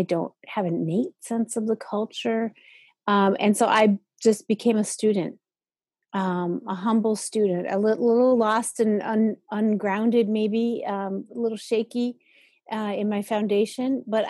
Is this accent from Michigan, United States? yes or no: yes; Grand Rapids, Michigan, United States; But I grew up in Grand Rapids.